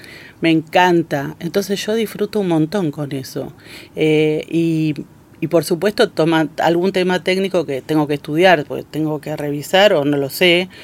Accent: Argentina; si soy argentina tengo que saber.

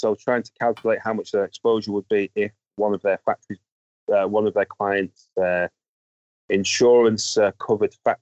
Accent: Manchester, North West England, United Kingdom; born there; But I was born in Manchester, in just East Manchester, and for those up there in the north, between in a place called Gorton. And I was born into a quite a strict evangelical Christian family.

